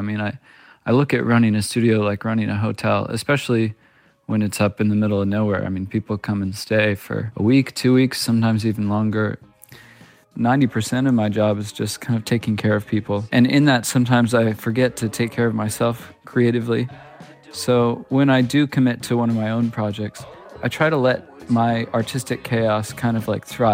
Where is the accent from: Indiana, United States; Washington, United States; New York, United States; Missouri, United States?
New York, United States; Cazenovia; also born or lived in Syracuse; I was born in outside of Syracuse, New York, and I grew up in a town called Cazenovia. So my folks had a house in the country. It was an old farmhouse.